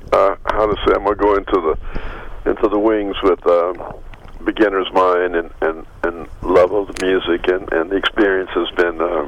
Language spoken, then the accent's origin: English; the South, United States; you see, I come from the South